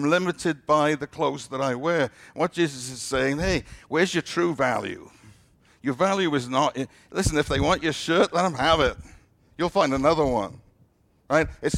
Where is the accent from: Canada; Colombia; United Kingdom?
United Kingdom; now in Texas, United States; I still think of myself somewhat as British sometimes. But I know I'm a Texan now, yeah.